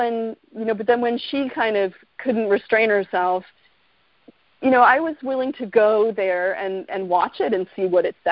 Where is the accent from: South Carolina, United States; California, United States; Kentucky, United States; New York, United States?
Kentucky, United States; I'm from Kentucky, and a lot of my family lives in Indiana, Kentucky, and Florida